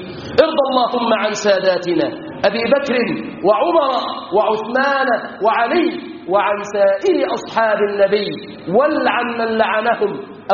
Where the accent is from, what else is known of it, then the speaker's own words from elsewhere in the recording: Egypt; احفظ بلادنا مصر